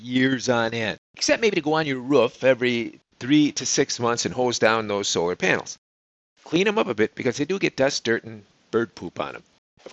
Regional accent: California, United States; Now, I'm from California, Johnny

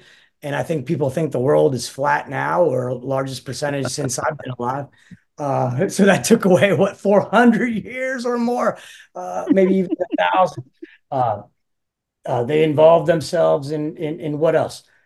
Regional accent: Florida, United States; Growing up in Florida, and I played sports. I played baseball and football. And one of the only things that that we feel like we're missing in Florida is that we didn't get to play high school hockey, man.

